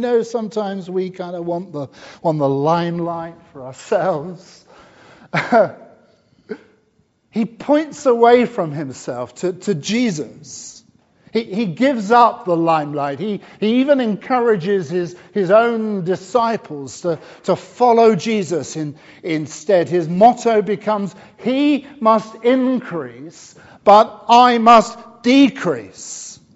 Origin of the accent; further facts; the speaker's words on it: Poole, South West England, United Kingdom; When I first became a Christian as a teenager, in my hometown of Poole in Dorset